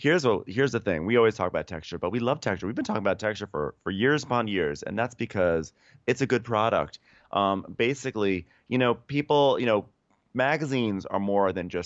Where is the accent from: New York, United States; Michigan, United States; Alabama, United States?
New York, United States; now in Los Angeles, United States; Ronnie is from Texas. I'm from New York. We live in Los Angeles.